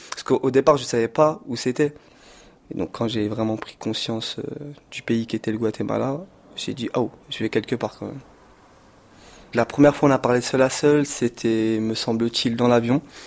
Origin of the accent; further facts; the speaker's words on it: Saint-Denis, Île-de-France, France; J'ai 21 ans. Je suis né à Saint-Denis. J'ai toujours vécu à Saint-Denis.